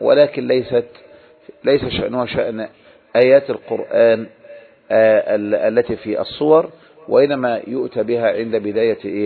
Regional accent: Egypt; كما نحن عندنا في مصر

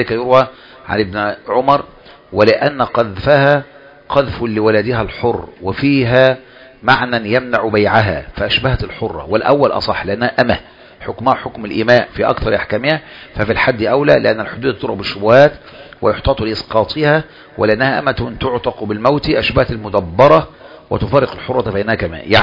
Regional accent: Egypt

